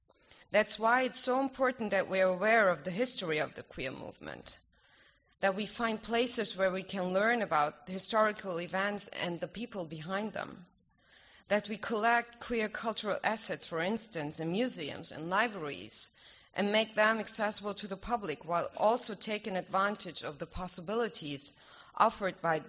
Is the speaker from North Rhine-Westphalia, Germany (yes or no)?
no; Berlin, Germany; because Berlin, it's not only, as I said, my hometown, it's the city of history and the city of freedom.